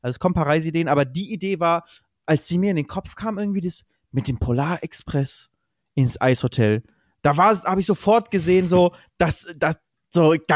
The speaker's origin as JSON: {"language": "German", "town": "Cologne", "region": "North Rhine-Westphalia", "country": "Germany", "said": "als Kölner, müsst ihr euch vorstellen, man weiß, der Schnee bleibt wirklich nur 5 Minuten."}